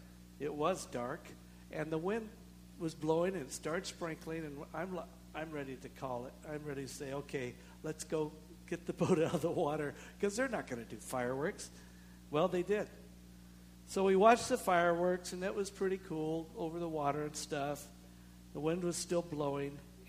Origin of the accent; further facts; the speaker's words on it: Washington, United States; It's in Spokane, Washington, which is close to where I grew up in Eastern Washington.